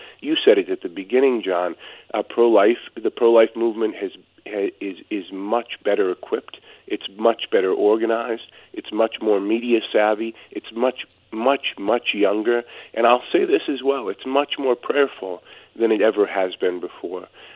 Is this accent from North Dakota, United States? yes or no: yes; North Dakota, United States; unborn children in the state of North Dakota, here in my home state, will have the full protection of law.